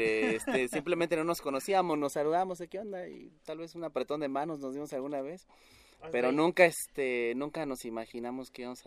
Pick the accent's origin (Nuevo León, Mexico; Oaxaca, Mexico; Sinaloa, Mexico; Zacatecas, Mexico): Oaxaca, Mexico; soy chilango. Chilango, soy de Oaxaca capital. Mucha gente piensa que soy de Juchitán, Oaxaca, porque mi vida ha estado involucrada ahí desde muy chavo